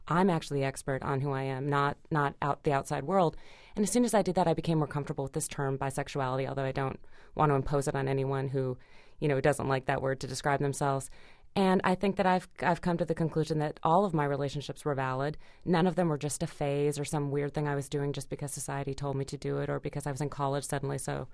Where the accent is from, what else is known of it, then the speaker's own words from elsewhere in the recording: Fargo, North Dakota, United States; And I'm from Fargo, North Dakota